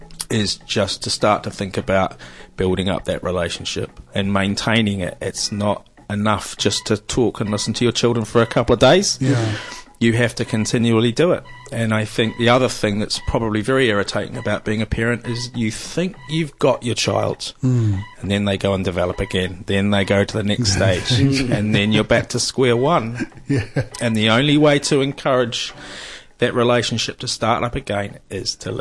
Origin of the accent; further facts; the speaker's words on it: New Zealand; now in London, United Kingdom; I grew up in New Zealand.